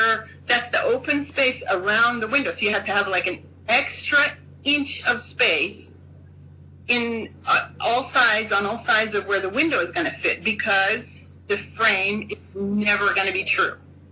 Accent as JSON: {"language": "English", "country": "United States", "said": "But anyway, I'm an American, so I get to say that."}